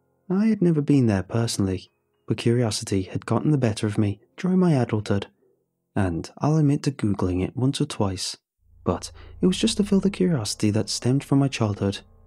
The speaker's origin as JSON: {"language": "English", "town": "Pasadena", "region": "California", "country": "United States", "tie": "born or raised there"}